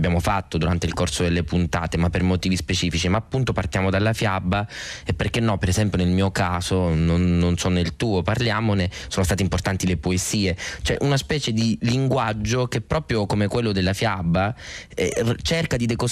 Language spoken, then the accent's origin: Italian; Sicily, Italy; Soprattutto in Sicilia, da dove vengo io